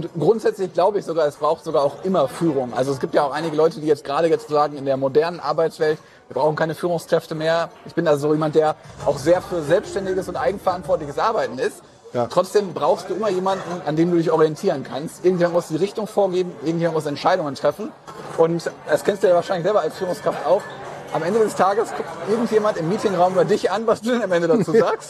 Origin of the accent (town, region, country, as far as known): Essen, North Rhine-Westphalia, Germany